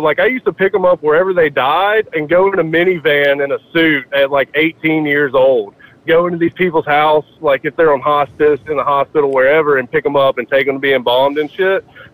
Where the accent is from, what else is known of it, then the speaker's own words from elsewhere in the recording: Alabama, United States; Like South Alabama.